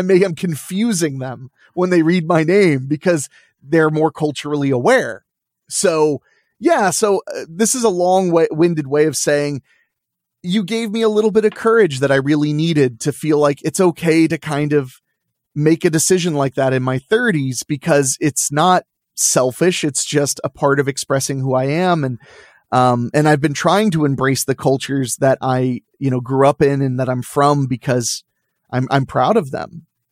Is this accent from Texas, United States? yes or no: no; Ohio, United States; So I have a very odd Hispanic upbringing. And because I grew up in Ohio